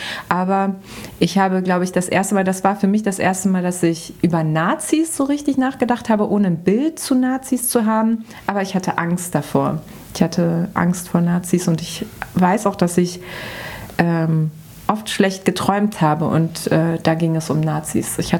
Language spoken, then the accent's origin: German; North Rhine-Westphalia, Germany; now in Berlin, Germany; Ich bin in Nordrhein-Westfalen aufgewachsen und war da so immer im städtischen Bereich.